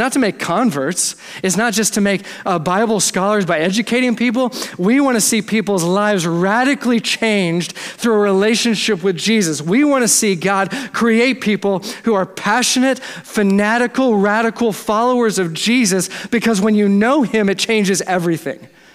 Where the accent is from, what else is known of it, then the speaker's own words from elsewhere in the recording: Dallas, Texas, United States; Okay, I'm from Dallas, it's not my fault, blame my parents.